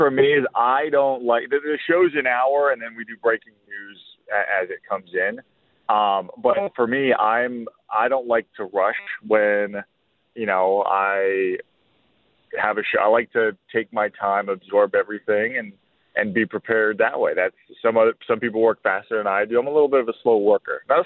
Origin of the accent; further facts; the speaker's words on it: Florida, United States; to do this in my hometown is a dream come true. And I know, I grew up with these teams. I grew up with the Marlins. Literally, as those teams were growing up, so was I. Marlins, Panthers, Heat.